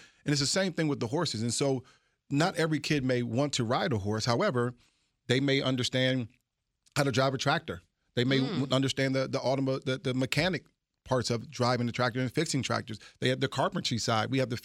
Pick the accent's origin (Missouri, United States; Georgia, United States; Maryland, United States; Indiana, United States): Maryland, United States; Fort Washington; Yeah, so, you know, I grew up in Fort Washington, Maryland.